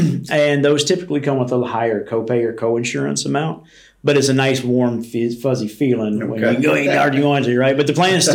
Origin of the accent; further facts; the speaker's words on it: Louisiana, United States; Now I'm from South Louisiana.